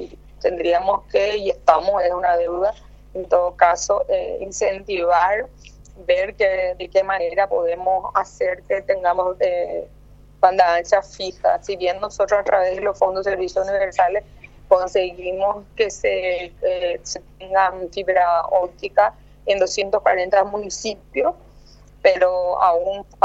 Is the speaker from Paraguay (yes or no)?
yes; Paraguay; como paraguaya me llena de orgullo.